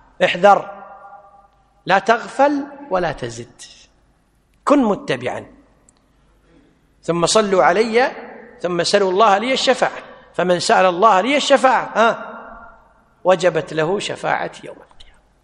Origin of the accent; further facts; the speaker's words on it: Kuwait; والحمد لله عندنا في الكويت أمر من الوزارة بأن المؤذنين يؤذنون للأذان الأول قبل الأذان الثاني بنصف ساعة